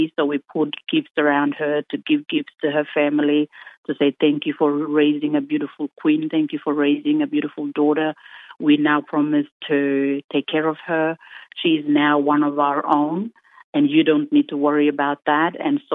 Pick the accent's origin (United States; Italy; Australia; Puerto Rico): Australia; from a perspective of growing up in Australia, being Australian